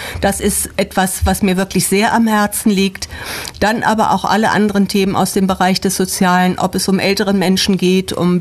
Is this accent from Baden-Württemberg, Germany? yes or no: yes; Ulm, Baden-Württemberg, Germany; ich komme aus dem Ulmer Norden, bin schon sehr lange im Ortschaftsrat